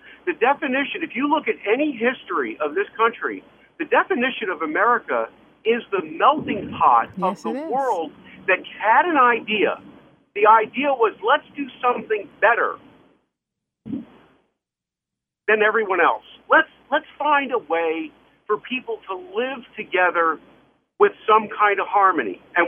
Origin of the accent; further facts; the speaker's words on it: United States; I am American.